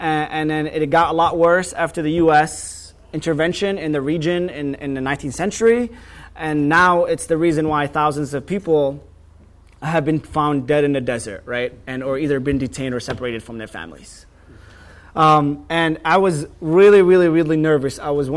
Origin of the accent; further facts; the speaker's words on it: Palestine; So where I lived on a mountain in Palestine, and the mountain behind me belonged to people from my hometown.